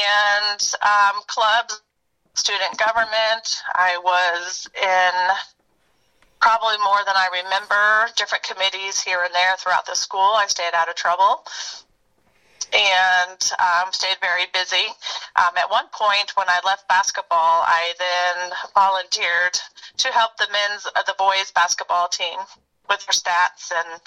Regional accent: Las Cruces, New Mexico, United States; born there; also born or lived in Ohio; I was born in April of 1972, and I was born in Las Cruces, New Mexico.

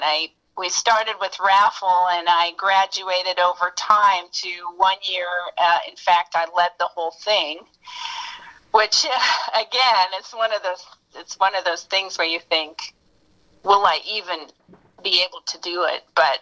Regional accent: Indianapolis, Indiana, United States; So, I grew up in Indianapolis on the north side. I'm one of 10 kids, so I'm daughter number 5.

